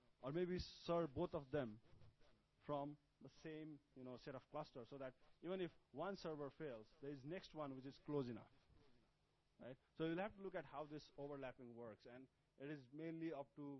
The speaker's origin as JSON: {"language": "English", "town": "Kathmandu", "region": "Bagmati", "country": "Nepal", "second_language": "English", "said": "So take, for example, I'm from Kathmandu, right?"}